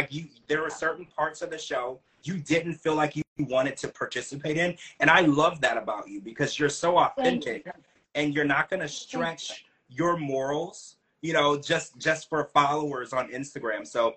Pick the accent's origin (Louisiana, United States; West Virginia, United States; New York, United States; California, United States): Louisiana, United States; I grew up in the South in Louisiana, so country music.